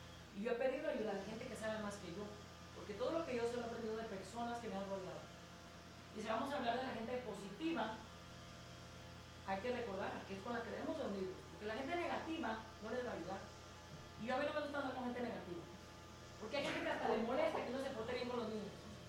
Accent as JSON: {"language": "Spanish", "country": "Mexico", "tie": "born there", "said": "yo nací en México, estudié aquí. El español que yo sé es el español que mi mamá me enseñó de un rancho de Michoacán, pero a mí me gusta hablar español."}